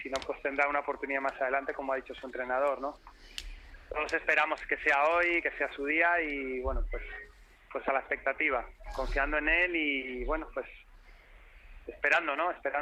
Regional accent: Alcalá de Henares, Community of Madrid, Spain; Pues mira, él empezó con 4 añitos, somos de Alcalá de Henares

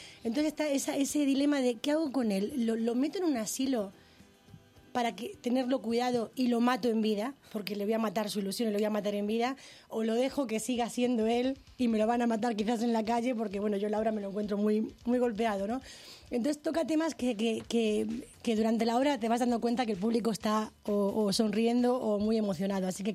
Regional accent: Spain; quería verme muy argentina, ya me conocía como española

